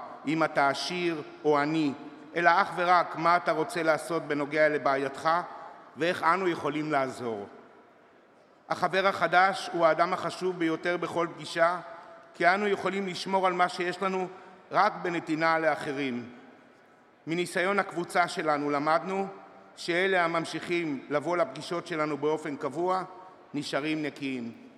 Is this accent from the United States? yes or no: no; Israel; English is a second language; I'm an addict and I'm from Israel.